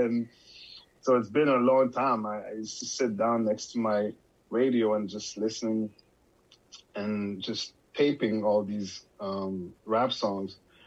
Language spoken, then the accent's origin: English; Montreal, Quebec, Canada; I was born in Montreal, Haitian parents, as you mentioned in the introduction of the show. I grew up in Saint Michel in the east of Montreal. This is where I grew up